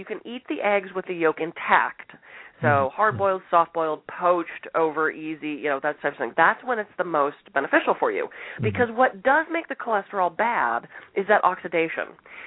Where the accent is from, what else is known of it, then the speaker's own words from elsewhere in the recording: Pittsburgh, Pennsylvania, United States; now in Los Angeles, United States; I mean, I grew up in Pittsburgh where you had really clear seasons. You come to L.A., it's one big season until the earthquake comes and then we get a second season.